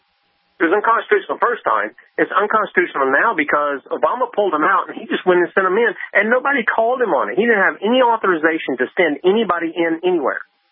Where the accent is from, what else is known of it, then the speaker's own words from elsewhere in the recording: South Carolina, United States; I'm a redneck from South Carolina.